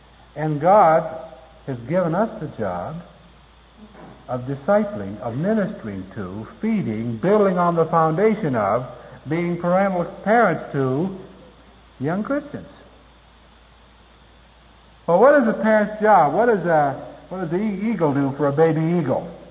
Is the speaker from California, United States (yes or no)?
yes; California, United States; I was invited by a friend of mine to come to my hometown out in California to help him do follow-up for a youth work that he had.